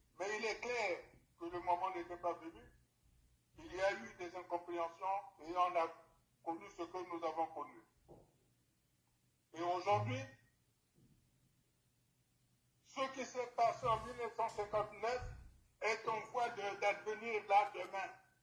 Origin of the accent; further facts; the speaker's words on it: Republic of the Congo; Et les solutions chez nous, au Congo, se trouvent dans notre propre histoire.